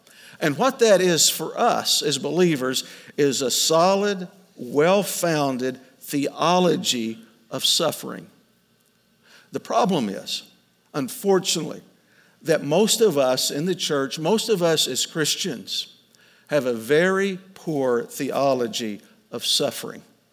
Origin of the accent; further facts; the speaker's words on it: Oklahoma, United States; anytime I travel outside of Oklahoma and with people or groups of friends, they learn I'm from Oklahoma.